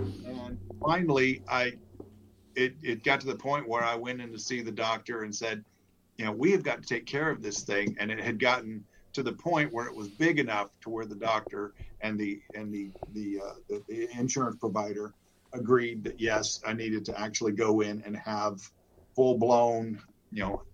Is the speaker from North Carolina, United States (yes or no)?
yes; North Carolina, United States; born there; also born or lived in Greece; Originally, I am from the South. I was born just outside of Charlotte, went to college at Clemson University in South Carolina, but I grew up a military brat, so I've traveled halfway around the world and back. Spent 2.5 years in Greece